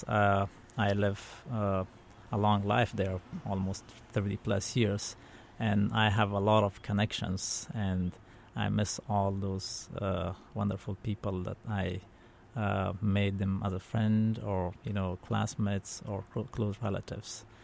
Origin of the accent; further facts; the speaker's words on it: Kabul, Afghanistan; You know, life back there and back then when I was a child was a little easier compared to now